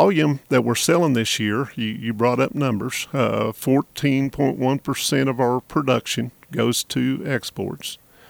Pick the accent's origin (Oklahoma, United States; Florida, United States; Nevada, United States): Oklahoma, United States; accent: Western Oklahoma; My Western Oklahoma accent.